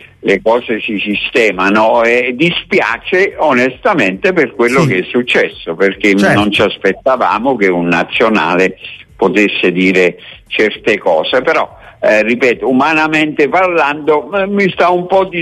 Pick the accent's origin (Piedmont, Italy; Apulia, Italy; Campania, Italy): Campania, Italy; Naples; Io da napoletano, da tifoso del Napoli